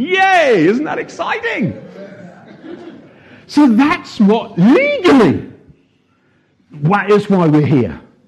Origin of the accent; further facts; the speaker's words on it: United Kingdom; Oh, we're British. Yes. Yes. Some of us.